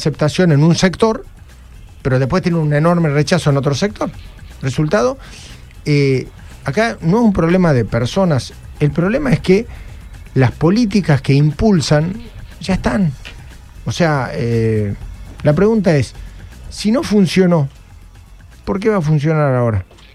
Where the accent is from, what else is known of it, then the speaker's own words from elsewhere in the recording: Argentina; que nos una a los argentinos. Es como cuando festejamos un gol de la selección.